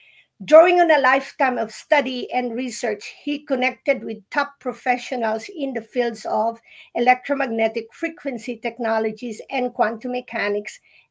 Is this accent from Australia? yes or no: no; Philippines; And, you know, I grew up in the Philippines and we're surrounded with bees.